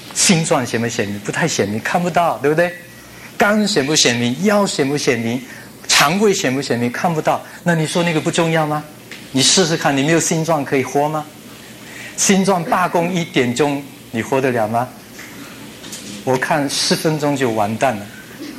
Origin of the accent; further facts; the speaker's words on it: China; 我们中国人讲中英文一起来。